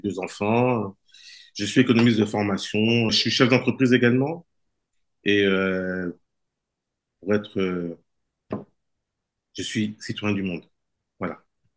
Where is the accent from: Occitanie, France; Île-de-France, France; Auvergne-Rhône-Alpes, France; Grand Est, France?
Île-de-France, France; Paris; born there; je suis arrivé en France en tant que réfugié politique avec ma famille. Et je suis né dans cet exil-là. Je suis né donc à Paris, toujours en tant qu'exilé.